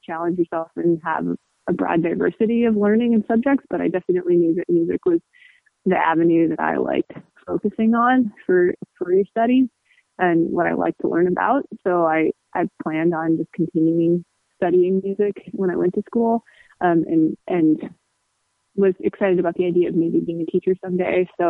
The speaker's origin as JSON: {"language": "English", "town": "Corvallis", "region": "Oregon", "country": "United States", "tie": "born or raised there", "said": "Well, I'm an Oregon native. I grew up in Corvallis, which is a smaller college town situated right in the heart of the Willamette Valley"}